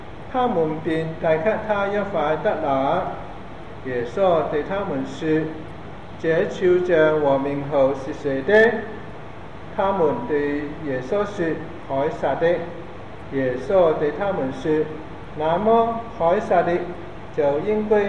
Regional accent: Hong Kong; 咁喺我哋香港普通嚟講咧，起間學校啊，起間聖堂啊，起間醫院咧，咁咧就多數咧係一個咩掘土嘅儀式啦。

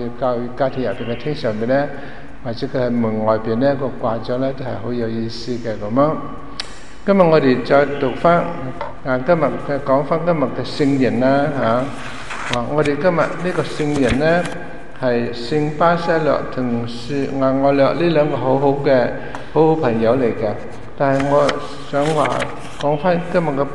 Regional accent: China; 在我们中国人呢在中国大陆很多教会呢很多礼物

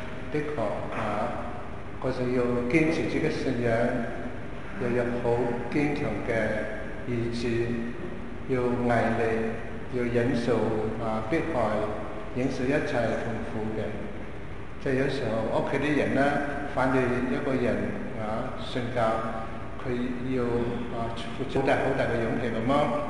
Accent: China; 咁我哋中国人做唔做得到咧？

